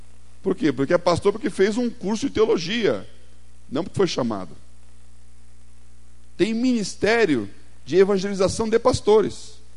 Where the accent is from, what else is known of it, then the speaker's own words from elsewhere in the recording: São Paulo, Brazil; e eu, que sou aqui do Butantã.